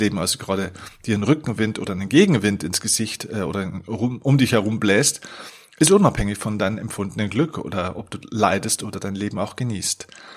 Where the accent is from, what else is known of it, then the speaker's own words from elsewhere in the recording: Bavaria, Germany; passt schon, sagt man bei uns in Bayern.